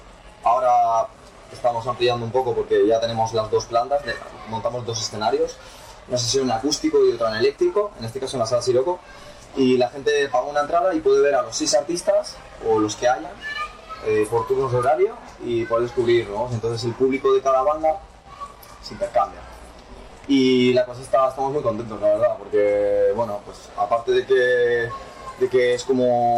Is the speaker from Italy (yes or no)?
no; Madrid, Community of Madrid, Spain; Somos de Madrid.